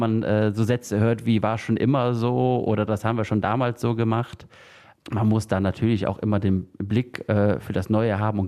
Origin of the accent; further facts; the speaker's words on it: Leichlingen, North Rhine-Westphalia, Germany; ich bin 33 Jahre alt. Ich kandidiere als Bürgermeister in meiner Heimatstadt Leichlingen, in der ich auch aufgewachsen bin, für die CDU und die FDP. Ich lebe schon mein ganzes Leben in Leichlingen und jetzt seit etwas mehr als 3 Jahren wohne ich in Witzelden.